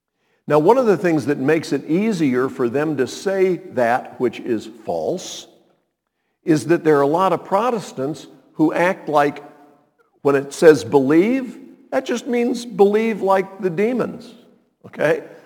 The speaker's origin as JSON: {"language": "English", "town": "New Orleans", "region": "Louisiana", "country": "United States", "said": "Pastor Wood, I'm from New Orleans."}